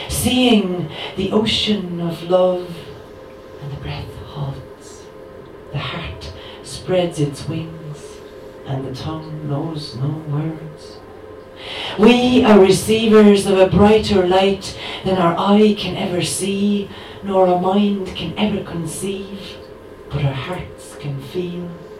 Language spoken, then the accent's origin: English; Ireland; I've been taken up as an Irish contemporary poet.